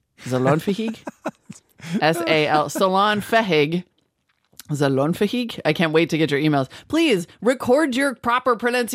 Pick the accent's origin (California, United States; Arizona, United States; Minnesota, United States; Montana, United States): Montana, United States; I mean, it's, you know, I'm from Montana, which is pretty close.